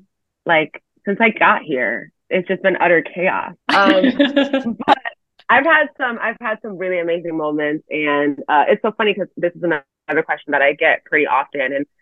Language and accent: English; Connecticut, United States; That was great because I'm from Connecticut. I've grown up, you know, watching UConn.